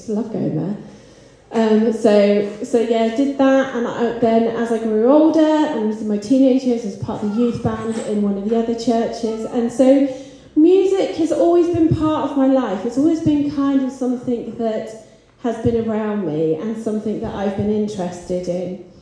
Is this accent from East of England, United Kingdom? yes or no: no; Burnham-on-Sea, South West England, United Kingdom; also born or lived in Herefordshire; So I was born in Herefordshire, and at the age of three, we moved to Burnham-on-Sea, which is a bit further down the motorway.